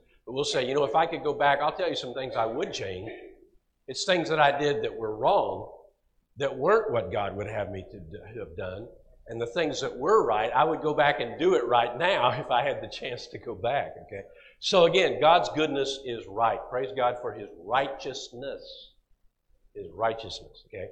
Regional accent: Kansas, United States; I was born and raised in Kansas, and I lived in a small town outside of Wichita.

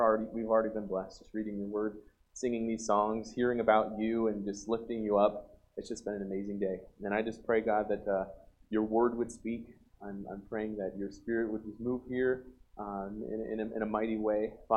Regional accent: New York, United States; I'm from New York, so I try to do things fast. I need to slow down. I used to preach as a teenager back in New York

